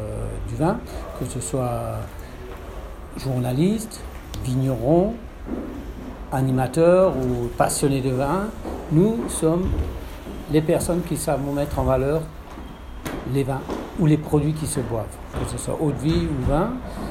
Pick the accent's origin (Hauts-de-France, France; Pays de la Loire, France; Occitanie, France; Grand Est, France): Grand Est, France; Bon, alors, je suis alsacien